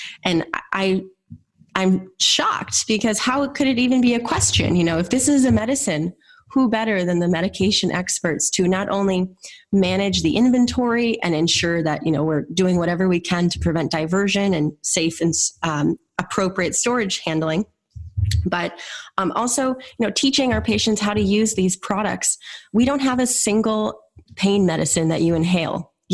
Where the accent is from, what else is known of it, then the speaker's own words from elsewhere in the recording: Minnesota, United States; I returned to my home state of Minnesota